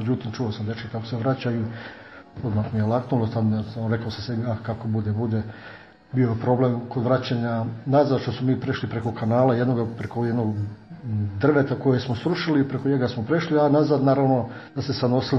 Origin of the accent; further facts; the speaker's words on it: Ravan, Brod-Posavina County, Croatia; born there; Tada sam rođen u selu Ravan, to je na području današnje općine Sibinj, poznato kao Župa Odvoroci, odnosno Odvoračka sela, koje se nalaze uz moda neka 22, 3, 4 km od centra Slavonskog Broda.